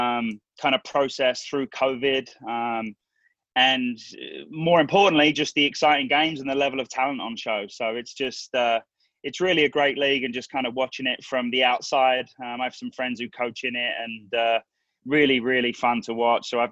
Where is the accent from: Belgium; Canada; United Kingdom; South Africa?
United Kingdom; London; now in United States; I grew up in London